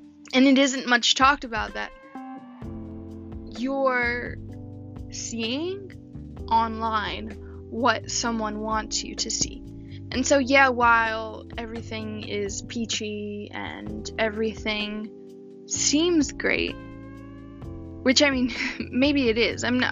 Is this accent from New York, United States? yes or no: yes; New York City, New York, United States; my being in New York City, my experiences as a New Yorker